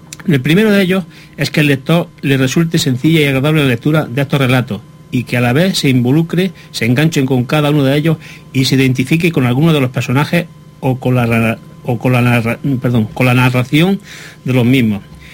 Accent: Cabra del Santo Cristo, Andalusia, Spain; Yo intenté participar en mi pueblo porque no había apenas nadie

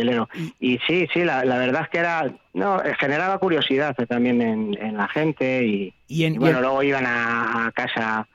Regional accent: Almorós, Castilla-La Mancha, Spain; Te cuento, mira, hay un pueblo de Toledo que se llama Portillo, yo soy de Almorós.

